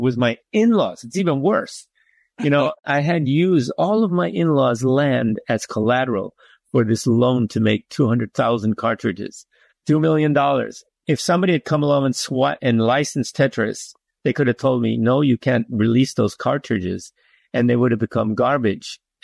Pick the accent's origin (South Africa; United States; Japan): Japan; I'm from Japan. I'm the publisher of this game.